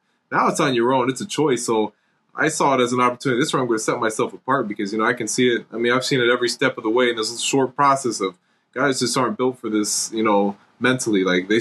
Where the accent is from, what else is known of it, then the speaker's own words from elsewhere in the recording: Michigan City, Indiana, United States; head home for I'm from Michigan City, Indiana. So I'll probably head home for the week of the draft.